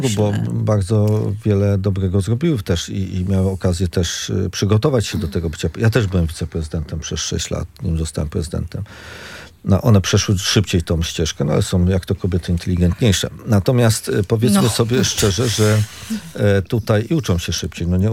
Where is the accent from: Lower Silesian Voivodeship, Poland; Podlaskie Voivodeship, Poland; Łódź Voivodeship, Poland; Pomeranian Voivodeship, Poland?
Pomeranian Voivodeship, Poland; Oliwa; now in Sopot, Poland; jestem mieszkańcem Sopotu od wielu, wielu lat, chociaż wychowałem się w Oliwie